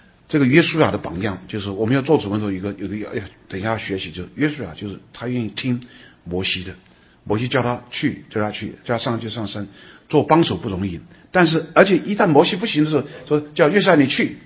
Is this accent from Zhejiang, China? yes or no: yes; Yiwu, Zhejiang, China; 那我的辈分是守之辈，在我们浙江义乌乡下啊，好多守之辈